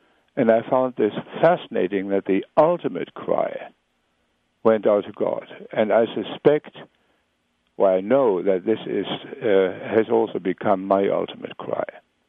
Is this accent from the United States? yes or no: no; Germany; I mean, I come from Germany, and the best of the German women that I know have this soft quality as well